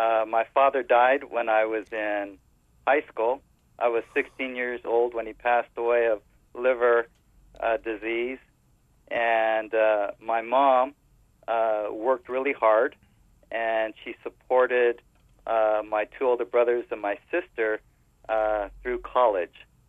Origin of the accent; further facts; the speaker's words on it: Monterey, California, United States; I grew up on the Monterey Peninsula. I always consider Monterey one of the most beautiful spots in the world.